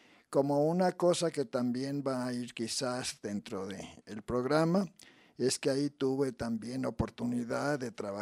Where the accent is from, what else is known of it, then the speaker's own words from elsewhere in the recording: Tamazula, Jalisco, Mexico; also born or lived in Guadalajara; soy también hijo de esa región. Por accidente, nací aquí en Guadalajara, en esa época crítica en que mi padre se quedó sin tierras, buscaba trabajo, y nací aquí en la ciudad de Guadalajara. Pero tengo mucho orgullo que Tamazula, donde fui de brazos, me considere un hijo predilecto